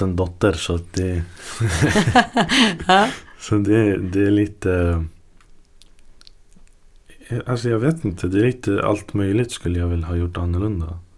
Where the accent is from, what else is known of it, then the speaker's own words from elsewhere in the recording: Sweden; Dels för att jag är uppväxt i Sverige.